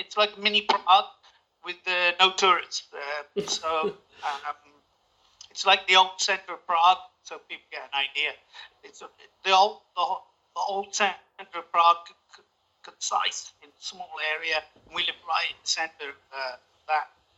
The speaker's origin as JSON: {"language": "English", "town": "Birmingham", "region": "West Midlands", "country": "United Kingdom", "said": "I think I'm from the UK. I'm from Birmingham"}